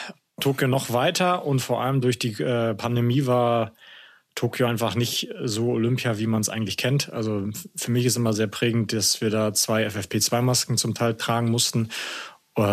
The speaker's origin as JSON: {"language": "German", "town": "Rostock", "region": "Mecklenburg-Vorpommern", "country": "Germany", "said": "ich bin ja ein norddeutscher Junge, ich komme aus Rostock."}